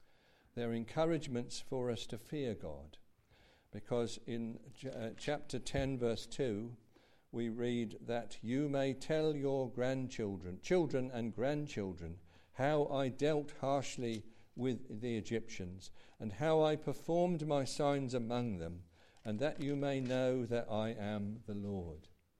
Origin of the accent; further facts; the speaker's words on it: United Kingdom; perhaps I'm showing my pride in being British or something